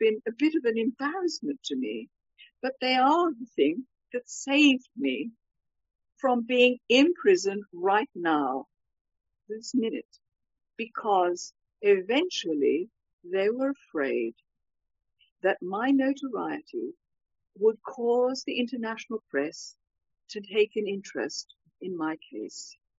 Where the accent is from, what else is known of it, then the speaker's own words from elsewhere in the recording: England, United Kingdom; I understood why the German woman said that to us as English people